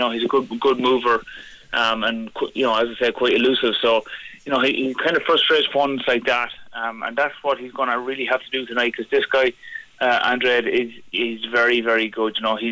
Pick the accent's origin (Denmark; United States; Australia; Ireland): Ireland; obviously, as an Irish person, we want to see the Irish do well.